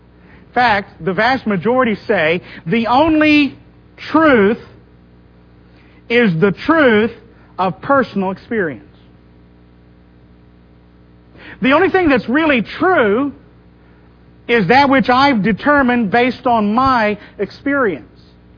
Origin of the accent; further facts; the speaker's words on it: Bible Belt, United States; not just that I was born in America, but that I was born right here. That I grew up here in the buckle of the Bible Belt, and that's been a great thing.